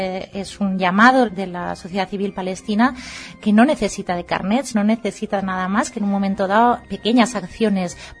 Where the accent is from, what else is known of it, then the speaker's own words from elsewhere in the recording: Spain; first language Catalan; Spanish is a second language; en nuestra lengua materna, que es el catalán. Desde allá estamos recogiendo apoyos